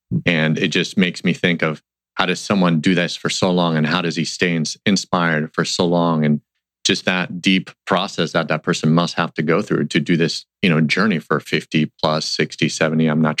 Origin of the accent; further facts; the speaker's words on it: Santo Domingo, Distrito Nacional, Dominican Republic; I grew up in the Dominican Republic. So born and raised in Santo Domingo, we pretty much spent a lot of weekends at the beach by the water.